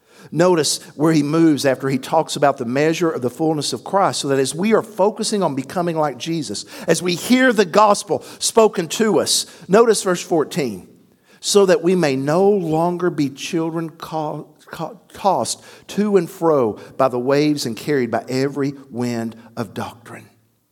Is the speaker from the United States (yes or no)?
yes; Athens, Tennessee, United States; Growing up in Little Athens, Tennessee, population 12,000, yahoo, on the corner of Main Street in Athens, around the courthouse, there was Cherokee Hardware.